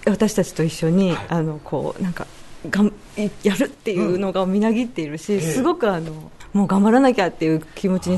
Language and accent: Japanese; Hokkaido, Japan; born there; now in Owariasahi, Japan; 生まれは北海道なんです、はい、でも本当に瀬戸がもう 長いというか、今は尾張旭に住んでますが、瀬戸にはもう20年ぐらい縁があって、もう瀬戸の人のような